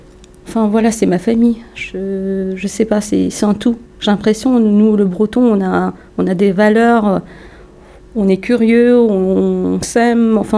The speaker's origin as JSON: {"language": "French", "country": "Mauritius", "also_born_or_lived": "Brittany", "lives_now": "France", "said": "Pour moi, c'est mon pays maintenant. Après l'île Maurice, c'est la Bretagne."}